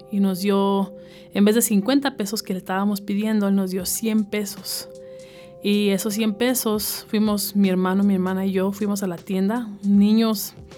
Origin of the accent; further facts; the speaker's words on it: Zacatecas, Mexico; moved away; reina, y soy originaria de Zacatecas, México. Vine a este país hace 28 años.